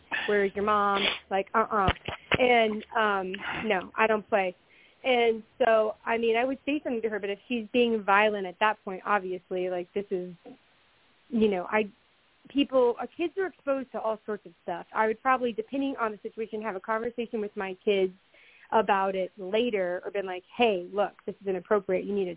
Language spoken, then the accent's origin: English; Miami, Florida, United States; and I probably shouldn't have said that, but no, I'm from Miami, and my husband constantly says, oh, you're being too Miami right now.